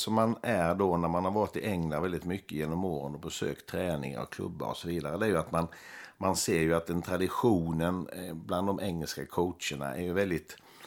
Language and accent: Swedish; Sweden; Men som svensk har man också känt ibland att det här blir overcoaching.